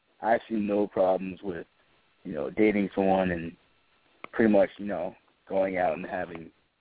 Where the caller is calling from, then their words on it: South Plains, New Jersey, United States; I'm calling from South Plains, New Jersey.